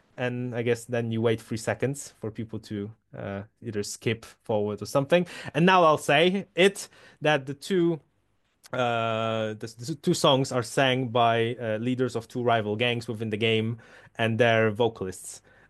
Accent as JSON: {"language": "English", "country": "Poland", "first_language": "Polish", "second_language": "English", "said": "Polish is my first language, and English is just something I've"}